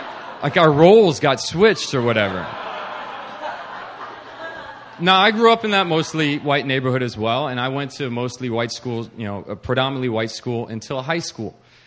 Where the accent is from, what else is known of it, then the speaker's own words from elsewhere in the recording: Virginia, United States; His name is Hong, and we grew up together in Northern Virginia.